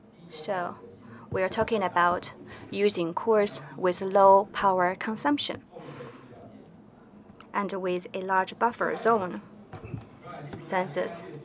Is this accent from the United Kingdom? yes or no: no; Taiwan; accent: Taiwanese; English is a second language; I'm from Taiwan, and please forgive me about my Taiwan accent.